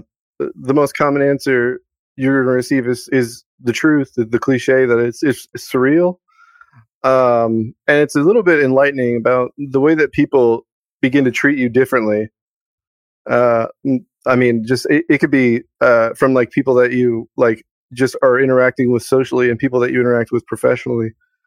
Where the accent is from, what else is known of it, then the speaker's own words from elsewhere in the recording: Houston, Texas, United States; I'm from Houston, Texas. I was raised around there. I had a pretty rough childhood.